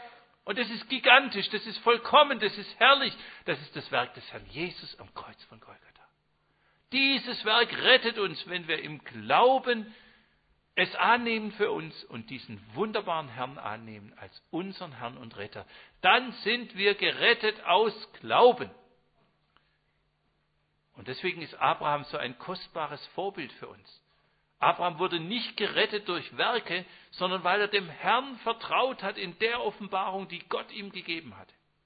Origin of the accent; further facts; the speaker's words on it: Swabia, Germany; Ich bin Schwabe, deswegen sage ich Häusle.